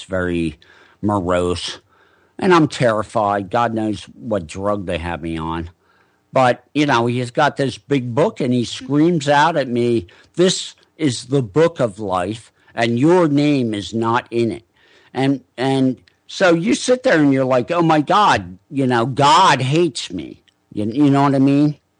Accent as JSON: {"language": "English", "town": "Arden", "region": "Delaware", "country": "United States", "tie": "born or raised there", "said": "growing up in Arden, Delaware"}